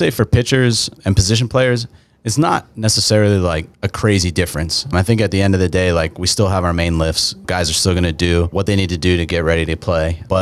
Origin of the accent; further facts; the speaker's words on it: Philadelphia, Pennsylvania, United States; I grew up in the Philly area. So, okay. Yeah, like born and raised. I was born in the city and then raised in the suburbs.